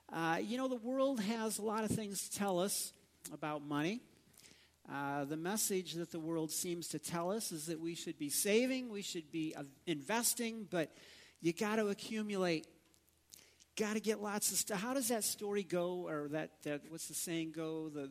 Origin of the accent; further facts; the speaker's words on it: Midwest, United States; Farmers, you know, I grew up back in the Midwest, and farming was a big thing. We did farming as well